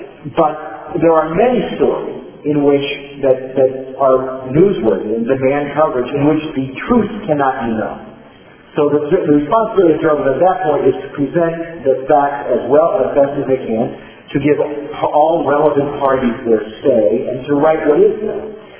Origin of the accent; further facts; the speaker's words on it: San Francisco, California, United States; this was 16 years as I grew up in San Francisco, I'm a Yankee.